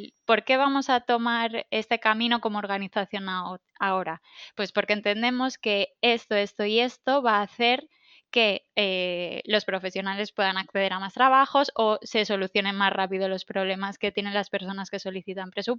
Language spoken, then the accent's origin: Spanish; Balearic Islands, Spain; aquí no soy del todo objetiva porque soy mallorquina